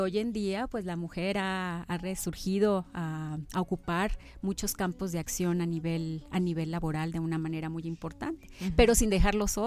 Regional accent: Rioverde, San Luis Potosí, Mexico; Yo soy de Río Verde, San Luis Potosí. Mis padres son de allá. Mis abuelos también radicaron mucho tiempo en Río Verde.

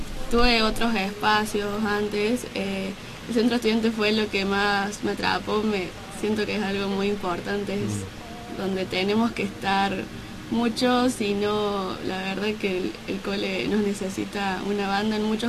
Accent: San Martín, Buenos Aires Province, Argentina; Yo soy de San Martín, en realidad Los Paraísos

